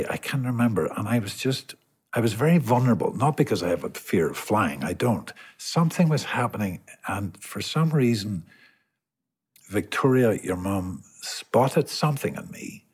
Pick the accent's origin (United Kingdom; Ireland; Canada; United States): Ireland; we had a tournament in our little local parochial hall in my hometown back in Ireland.